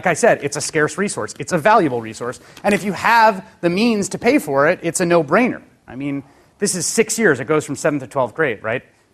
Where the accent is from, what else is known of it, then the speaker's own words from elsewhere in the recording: Bronx, New York, United States; I was a kid from the Bronx, working-class kid.